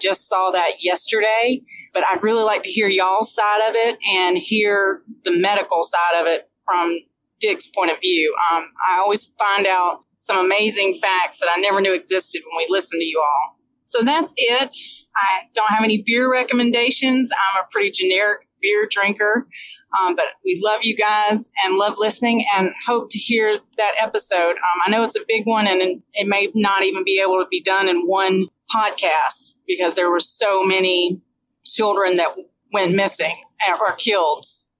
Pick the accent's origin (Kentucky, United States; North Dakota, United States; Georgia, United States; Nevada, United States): Georgia, United States; I'm calling from Georgia, which is my home state.